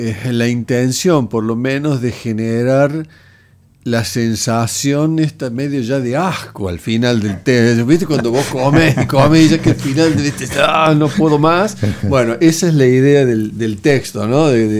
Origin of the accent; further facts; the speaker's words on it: Jesús María, Córdoba, Argentina; Yo soy de Jesús María.